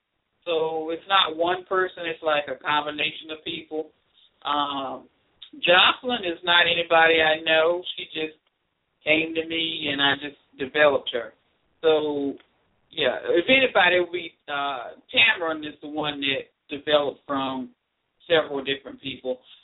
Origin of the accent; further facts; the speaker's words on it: St. Petersburg, Florida, United States; I grew up in St. Petersburg, Florida, and a lot of Mango Cove is based on that city.